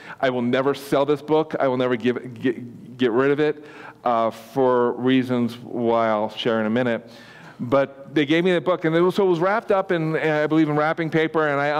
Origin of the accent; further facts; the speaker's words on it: East Coast, United States; moved away as an adult; I was very green from the East Coast.